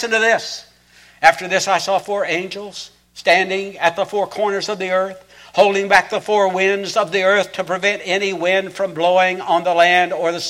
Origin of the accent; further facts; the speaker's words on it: Oklahoma, United States; I'm from Oklahoma. I hate that wind.